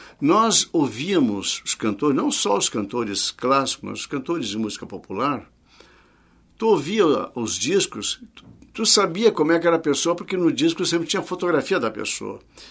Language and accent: Portuguese; Porto Alegre, Rio Grande do Sul, Brazil; also born or lived in Taquara; Olha, eu sou natural de Taquara, mas eu vivi toda a minha vida, desde tenra idade, em Porto Alegre. Então eu sou um porto-alegrense.